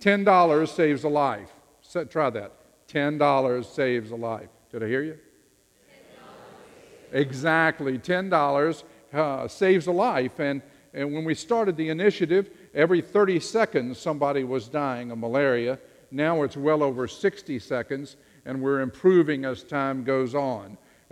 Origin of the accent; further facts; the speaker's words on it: Virginia, United States; I am not a Californian, if you didn't know. I'm from Virginia.